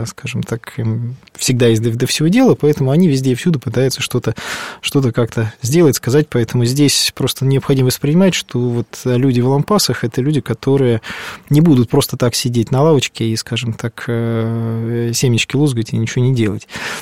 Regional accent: Krasnoyarsk Krai, Russia; я сам кубанский казак, я сам с Красноярского края родом.

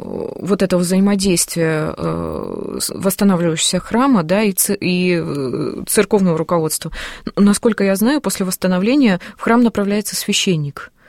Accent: Siberia, Russia; Я сама из Сибири

